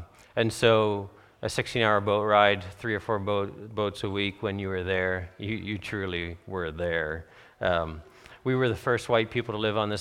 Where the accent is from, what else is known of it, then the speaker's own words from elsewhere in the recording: Ontario, Canada; so I grew up in Canada, southern Ontario, on a dairy farm